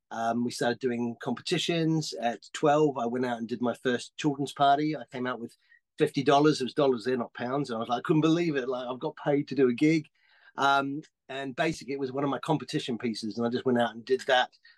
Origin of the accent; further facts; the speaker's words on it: New Zealand; I grew up in New Zealand